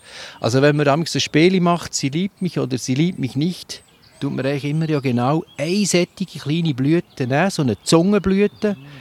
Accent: Lucerne, Switzerland; Oder ich bin aufgewachsen im Luzerner Hinterland.

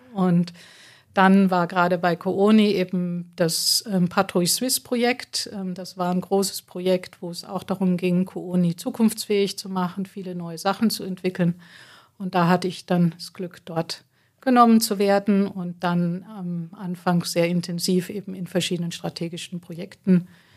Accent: Munich, Bavaria, Germany; ich bin in München groß geworden, in der Nähe vom alten Flughafen Riem.

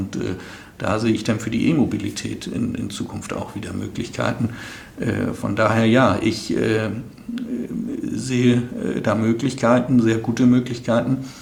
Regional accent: Northern Germany, Germany; Also ich bin da, wo ich sage, ich komme ja aus dem Norden.

